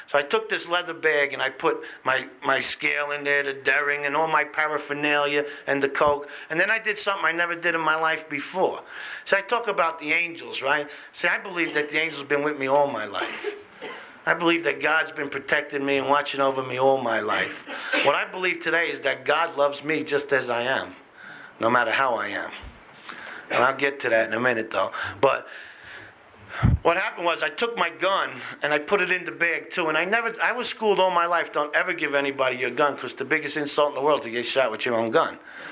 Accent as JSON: {"language": "English", "town": "New York City", "region": "New York", "country": "United States", "said": "And in my neighborhood, I tell you, I come from Little Italy."}